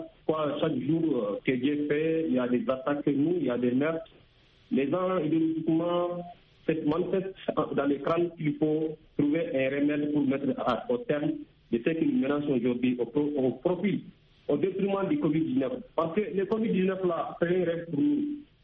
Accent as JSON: {"language": "French", "country": "Mali", "said": "très très bien, je suis au Mali actuellement."}